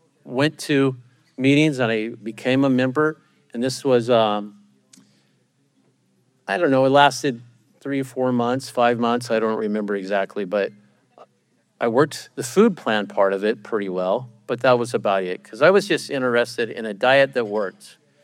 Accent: New Mexico, United States; I come from, I was born and raised in New Mexico.

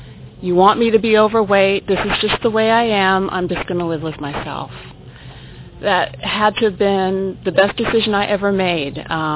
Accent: Portland, Oregon, United States; I'm a grateful compulsive overeater, and I'm from Portland, Oregon.

